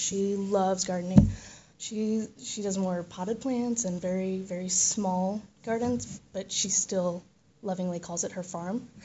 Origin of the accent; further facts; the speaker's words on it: Missouri, United States; Yeah, I'm from Missouri, and my mom is from Thailand